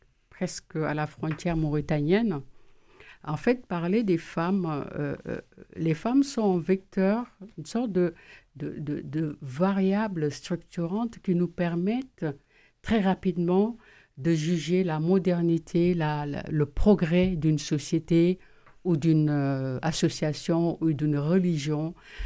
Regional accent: Senegal; Alors que je suis toute noire, c'est pas vraiment... Il y a une expression chez nous au Sénégal

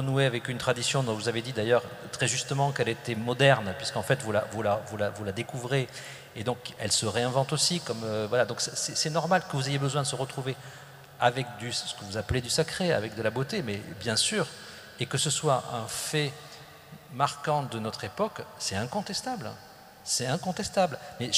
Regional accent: Toulouse, Occitanie, France; je l'ai connu dans mon enfance, ici à Toulouse

